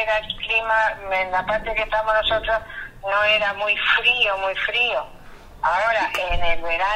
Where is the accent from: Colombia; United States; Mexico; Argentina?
Argentina; now in Spain; no es un clima muy frío donde yo me he criado